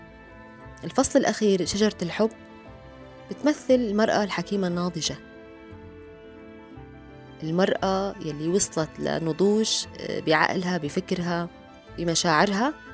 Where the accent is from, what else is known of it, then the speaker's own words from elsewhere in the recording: Daraa, Daraa Governorate, Syria; moved away; لما طلعنا من سوريا، من درعا بالتحديد، كان وقتها الوضع ببلدي المسافرة متأزم